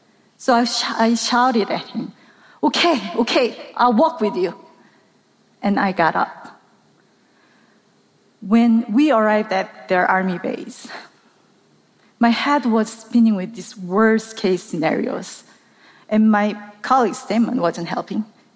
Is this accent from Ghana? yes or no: no; South Korea; born or raised there; English is a second language